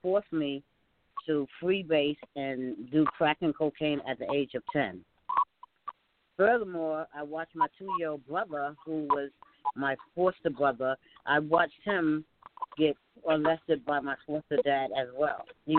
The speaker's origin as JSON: {"language": "English", "town": "Manhattan", "region": "New York", "country": "United States", "said": "New York. I'm from Manhattan."}